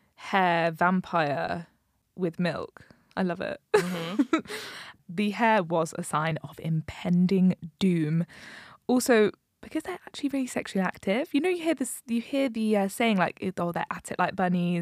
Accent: Leicester, East Midlands, United Kingdom; And I think the only two people that could possibly make it is us two, because we are from Leicester.

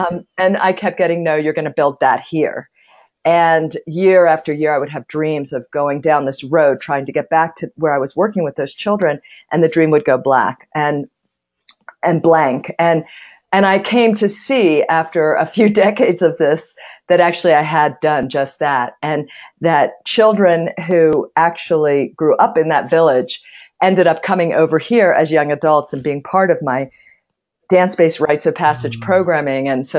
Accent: Pittsburgh, Pennsylvania, United States; My father was born in Russia, raised in Mexico. I grew up in Pittsburgh.

